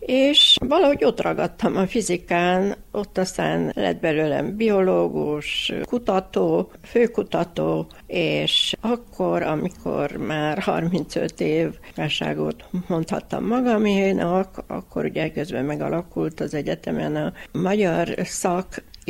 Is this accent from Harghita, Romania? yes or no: no; Ciumbrud, Alba County, Romania; also born or lived in Cluj-Napoca; Mindenképpen természetközeli életmódban nőttem fel. Ugye életem első 10 évét azt Csombordon.